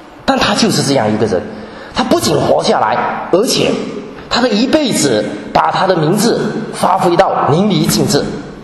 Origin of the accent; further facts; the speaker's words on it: China; 因为当时中东一带的习惯大概跟我们中国人的习惯有很多类似的东西